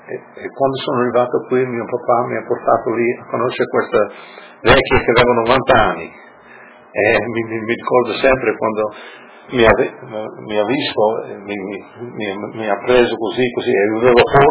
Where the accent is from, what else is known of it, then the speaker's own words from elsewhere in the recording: Arba, Friuli-Venezia Giulia, Italy; born there; moved away; Sono nato in Colle di Arba, quella volta era Colle di Cavasso Nuovo.